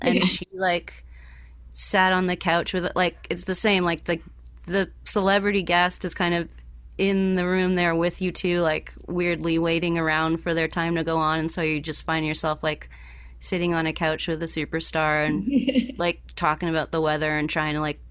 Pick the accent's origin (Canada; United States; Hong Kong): Canada; Barrie, Ontario; And I remember, you know, my hometown of Barrie, all my friends being really excited